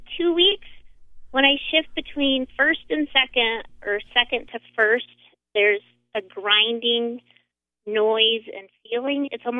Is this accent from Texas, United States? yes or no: no; Gunnison, Colorado, United States; Gunnison, Colorado.